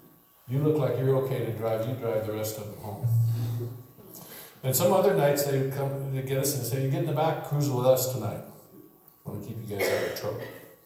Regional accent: Santa Maria, California, United States; I grew up in Santa Maria, and back then it was probably around 20,000.

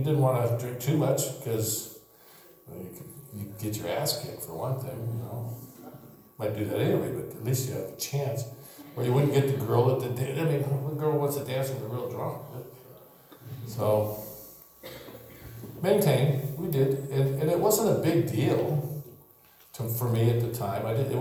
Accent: Santa Maria, California, United States; I grew up in Santa Maria, and back then it was probably around 20,000.

